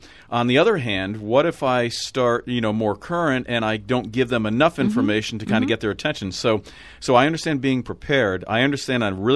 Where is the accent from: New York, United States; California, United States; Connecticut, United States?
Connecticut, United States; Norwalk; born there; I was born in Norwalk, Connecticut back in 19